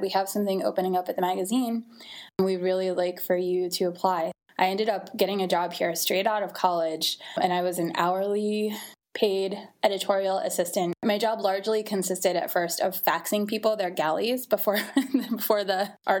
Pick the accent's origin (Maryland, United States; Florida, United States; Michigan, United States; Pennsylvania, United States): Pennsylvania, United States; Pittsburgh; I'm from Pittsburgh originally